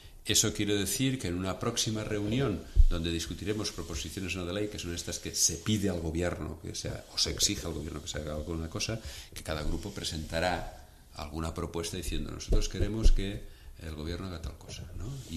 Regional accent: Tarragona, Catalonia, Spain; en Tarragona, en mi tierra, decimos de pon rollo

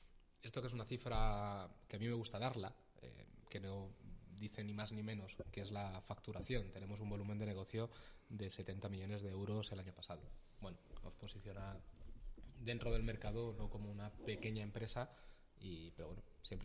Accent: Puertollano, Castilla-La Mancha, Spain; Me quería Castilla-La Mancha porque yo vengo de allí. Yo soy manchego, soy de Puerto Llano

